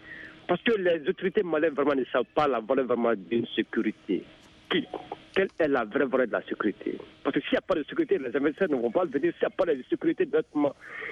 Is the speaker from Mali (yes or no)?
yes; Mali; disons la vérité, on ne se cache pas, nous sommes tous des Maliens.